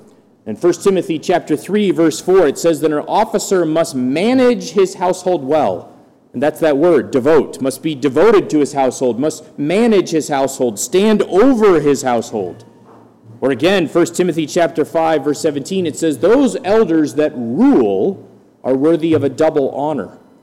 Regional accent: Green Bay, Wisconsin, United States; I grew up in Green Bay. My parents live in Green Bay. My in-laws live in Green Bay.

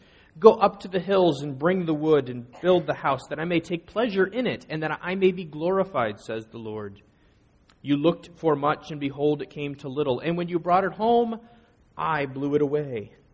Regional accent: Green Bay, Wisconsin, United States; In the church that I grew up in Green Bay, Wisconsin, there were out in the foyer or the narthex area of the church two brown metal chairs with the ugliest orange cushions you have ever seen.

